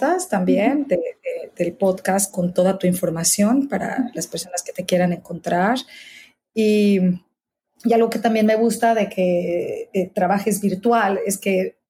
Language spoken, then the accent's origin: Spanish; Mexico; como tú sabes, yo soy mexicana